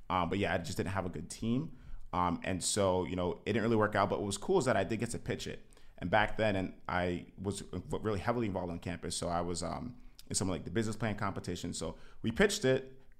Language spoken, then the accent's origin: English; Jamaica; accent: Jamaican; So yeah, the accent, but yeah. So I'm Jamaican and West Indian Italian for sure.